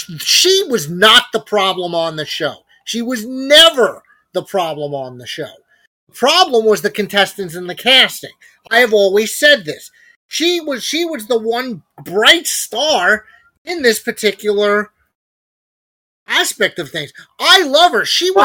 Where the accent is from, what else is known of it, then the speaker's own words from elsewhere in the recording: Brooklyn, New York, United States; And we need to start off with really shocking news out of my hometown of Brooklyn, New York.